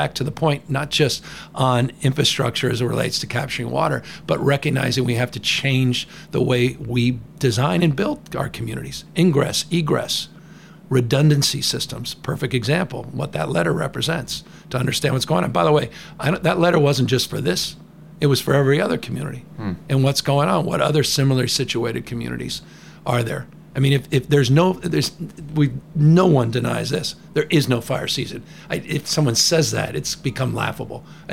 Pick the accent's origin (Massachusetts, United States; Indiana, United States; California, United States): California, United States; San Francisco; I grew up in San Francisco. The flag of San Francisco is the phoenix.